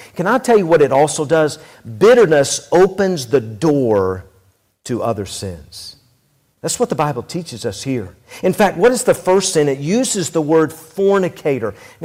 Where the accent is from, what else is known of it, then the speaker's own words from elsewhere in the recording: Tennessee, United States; I grew up in Tennessee, And man, I loved to swim when I was a kid.